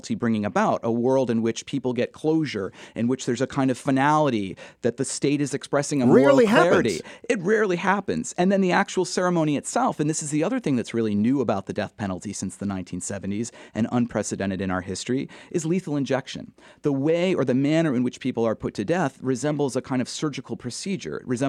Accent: Massachusetts, United States; I grew up the son of a criminal defense attorney. I grew up in Massachusetts, a state without the death penalty.

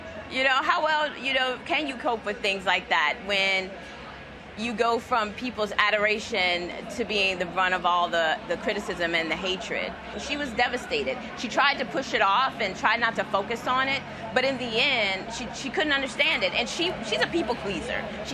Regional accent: Virginia, United States; We came from a military community, and my entire life growing up in the Hampton Roads area, we never put our hands over our heart.

